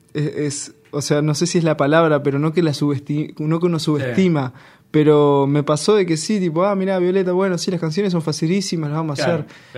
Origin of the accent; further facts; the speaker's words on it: Bella Unión, Artigas, Uruguay; en verdad yo vengo de Bella Unión, de Artigas